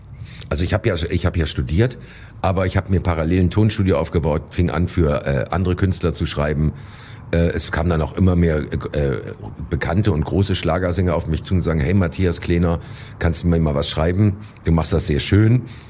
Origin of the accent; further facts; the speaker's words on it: Germany; ich bin ein Kind des Westens